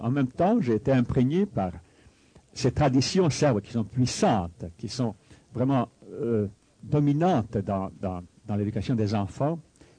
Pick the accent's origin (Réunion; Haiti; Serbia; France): Serbia; Belgrade; Je suis né en Yougoslavie, à Belgrade, en 1925. Et ma mère était belge, mon père était serbe. J'ai reçu une éducation à la française, j'ai fréquenté des écoles françaises en Serbie, en Yougoslavie